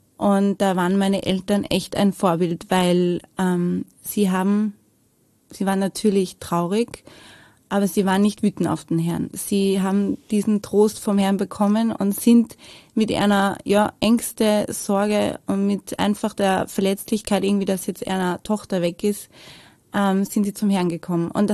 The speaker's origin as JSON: {"language": "German", "region": "Lower Austria", "country": "Austria", "tie": "born or raised there", "said": "Also geboren bin ich in Wien, aber ich habe gelebt damals in der Nähe von Wien. Also Niederösterreich, aber fast in Wien."}